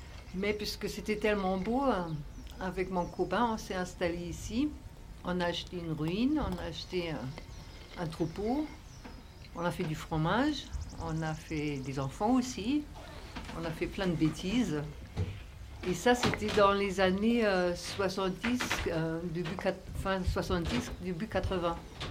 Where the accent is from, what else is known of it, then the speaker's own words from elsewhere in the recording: Germany; Je suis citadine, je suis allemande aussi.